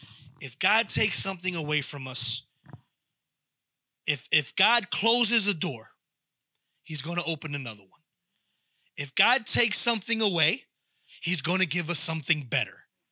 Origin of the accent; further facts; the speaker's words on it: Philadelphia, Pennsylvania, United States; I wanted to play for the Phillies. I'm from Philadelphia.